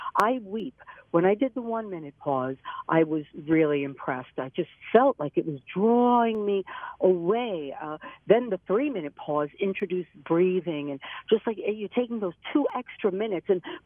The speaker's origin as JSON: {"language": "English", "town": "Brooklyn", "region": "New York", "country": "United States", "tie": "born or raised there", "said": "my whole life I grew up in Brooklyn, New York. I had to go to the beach or the botanical gardens to get to a tree"}